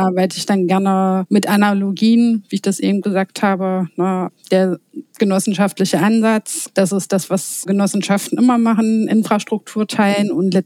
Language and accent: German; Wernigerode, Saxony-Anhalt, Germany; Das habe ich damals in Wernigerode in meiner Heimatstadt